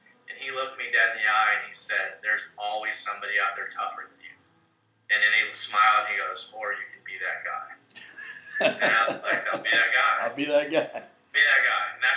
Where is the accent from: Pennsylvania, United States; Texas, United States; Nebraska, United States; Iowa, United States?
Iowa, United States; I grew up in Iowa, small town in Iowa.